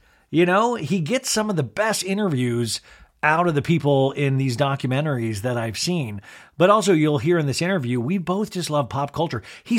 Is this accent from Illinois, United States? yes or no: no; Olathe, Kansas, United States; I remember growing up in Olathe, Kansas, and I remember just sitcoms.